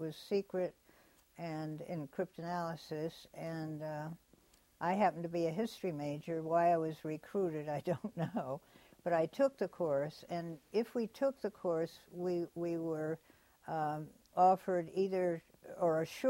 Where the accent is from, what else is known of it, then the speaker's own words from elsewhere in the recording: Concord, Massachusetts, United States; I grew up in Concord, Massachusetts, and my school had a school trip of the summer of 1936.